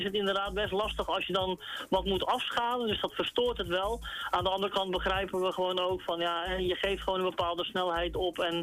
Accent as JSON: {"language": "Dutch", "town": "Rotterdam", "region": "South Holland", "country": "Netherlands", "said": "wij zijn afkomstig uit Rotterdam. Dus ja, als je dan naar je eigen stad terug mag lopen"}